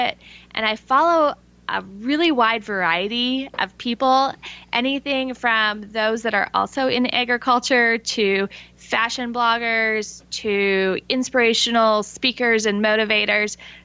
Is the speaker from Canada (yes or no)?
yes; Canada; moved away as an adult; now in United States; Originally, I am from Canada and made my way to the States because of college